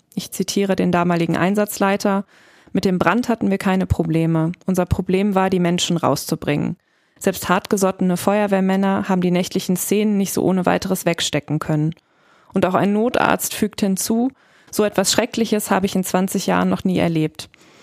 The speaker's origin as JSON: {"language": "German", "town": "Bonn", "region": "North Rhine-Westphalia", "country": "Germany", "tie": "born or raised there", "said": "als gebürtige Bonnerin"}